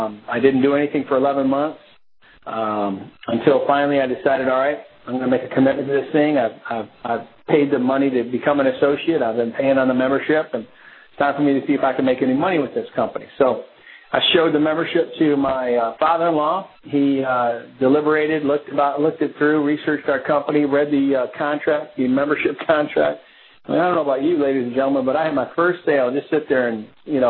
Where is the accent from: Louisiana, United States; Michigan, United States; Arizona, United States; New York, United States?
Michigan, United States; Flint; But I grew up in Flint, Michigan. I come from 10 kids.